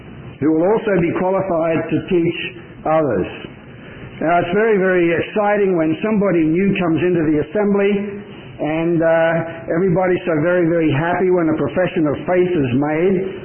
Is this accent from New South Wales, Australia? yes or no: yes; Sydney, New South Wales, Australia; accent: Australian; moved away as an adult; also born or lived in Colombia; I have a bit of an accent, and that's because I come from Australia. I grew up in the assemblies in Sydney and commanded to the Lord's work in Colombia as a missionary in 1968, and spent 20 years there.